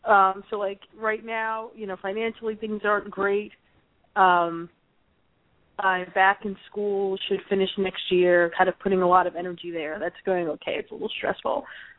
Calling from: Louisiana, United States; I'm calling from Louisiana.

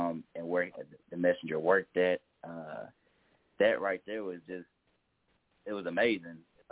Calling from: Nashville, Tennessee, United States; out of Nashville, Tennessee.

